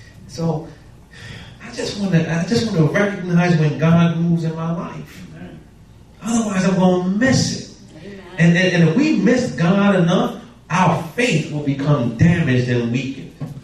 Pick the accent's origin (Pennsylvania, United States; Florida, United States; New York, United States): New York, United States; I'm just from New York, right? Don't look at me too long. You can't fix your eyes on me too long. People from New York know what I'm talking about.